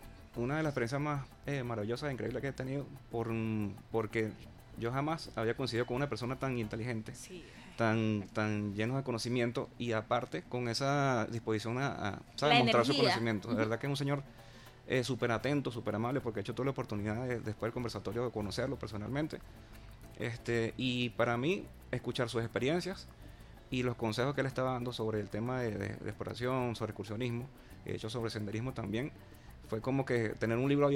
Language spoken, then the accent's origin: Spanish; Barquisimeto, Lara, Venezuela; born there; Realmente yo nací en Barquisimeto, en un pueblo que se llama, el pueblo de mi mamá, de mi familia, es Barbacoas.